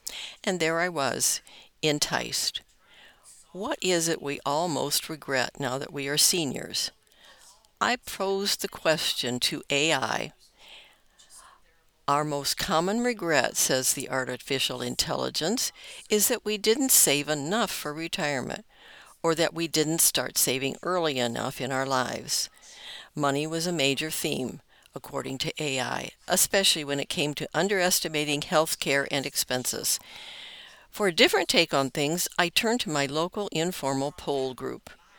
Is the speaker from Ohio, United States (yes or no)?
no; Brookings, South Dakota, United States; I grew up in Brookings, South Dakota, watching my mom, Lily, put in a 40-year career at 3M.